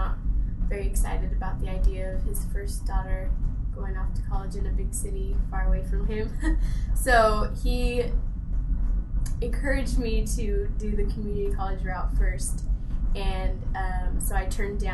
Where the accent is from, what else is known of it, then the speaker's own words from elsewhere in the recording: Othello, Washington, United States; I'm from a small farm town in eastern Washington, Othello, not very well known. But yeah, that's where I'm from.